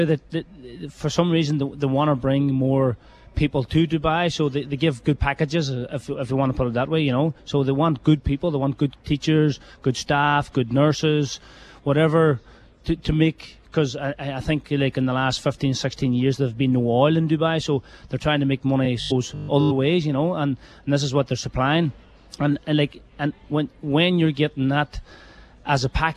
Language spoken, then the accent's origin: English; Letterkenny, County Donegal, Ireland; moved away as an adult; Originally from Letterkenny, yeah, Beechwood. I mean, I was born in Beechwood. I was brought up in Ran